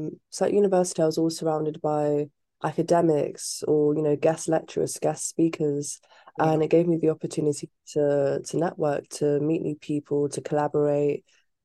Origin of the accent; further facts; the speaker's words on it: London, United Kingdom; I'm a Londoner, like I was born and raised in London. So but like my background is half Italian, half Nigerian. And I would say like I am definitely like connected to my roots.